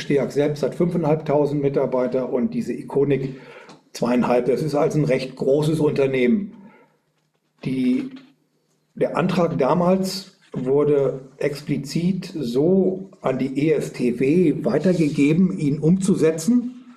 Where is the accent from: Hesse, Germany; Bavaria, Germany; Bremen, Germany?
Bavaria, Germany; Neustadt an der Aisch; born there; now in Erlangen, Germany; Ich bin in Neustadt an der Aisch geboren und auch in Erlangen zu Hause